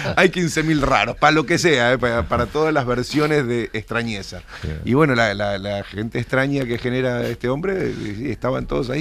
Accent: Argentina; now in United States; Soy el argentino que está en Estados Unidos.

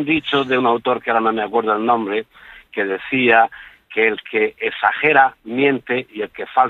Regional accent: Region of Murcia, Spain; yo soy murciano, entonces no eso del castellano

